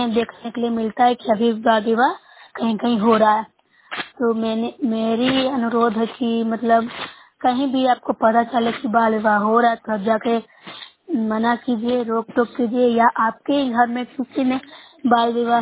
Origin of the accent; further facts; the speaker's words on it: Bihar, India; मैं नोएडा प्रखंड से हूँ, जिला नालंदा से बोल रही हूँ, प्रखंड नोएडा।